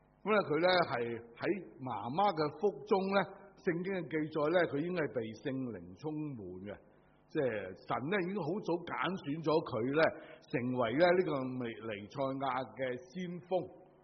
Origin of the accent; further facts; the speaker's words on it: Hong Kong; 以我哋香港人嘅即系机警呢同埋香港人嘅聪明呢，